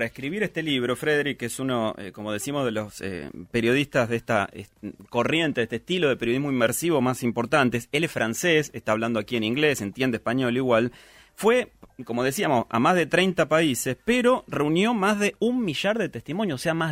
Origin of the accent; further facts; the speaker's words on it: Argentina; Nosotros pensamos como argentinos que decimos, ¿cómo se paga los viajes?